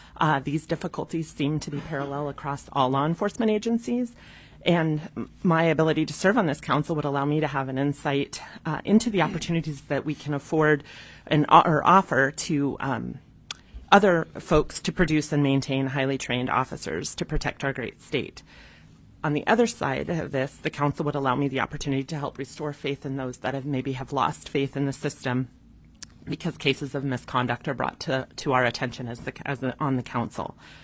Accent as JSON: {"language": "English", "town": "Fairbanks", "region": "Alaska", "country": "United States", "tie": "born or raised there", "lives_now": "Juneau, United States", "said": "I am a fourth-generation Alaskan, born and raised in Fairbanks. My family, we actually relocated to Juneau in 2016"}